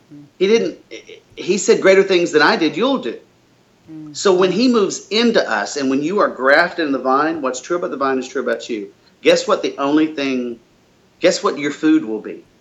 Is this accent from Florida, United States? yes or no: yes; Florida, United States; in the book I talk about planting an orange tree because I'm from Florida.